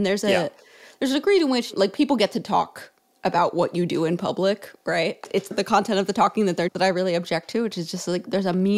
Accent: Connecticut, United States; This is a joke about the fact that I grew up in Connecticut, which is also very embarrassing.

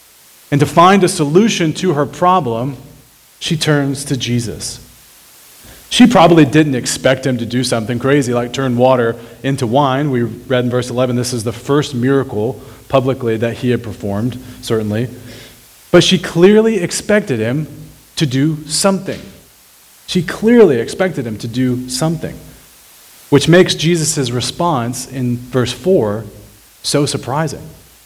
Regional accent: Arkansas, United States; Now, I grew up in Arkansas, and if I called my mom woman, she likely would have ignored me until I addressed her properly.

